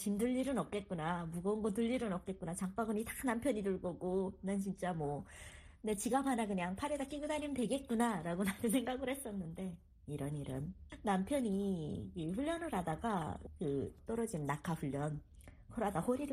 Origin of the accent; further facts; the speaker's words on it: North Korea; now in United States; 제가 어렸을 때 그 북한에서 본 영화들에 보면